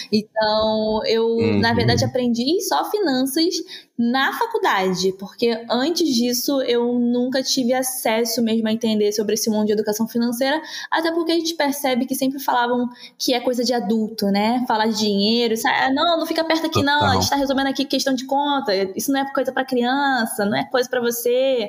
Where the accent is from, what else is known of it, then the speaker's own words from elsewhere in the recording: Nova Iguaçu, Rio de Janeiro, Brazil; born there; a gente mora pertinho, né, que é no Rio de Janeiro, e muito próximo, assim, eu nasci em Nova Iguaçu, assim, na Baixada Fluminense, né, no estado do Rio de Janeiro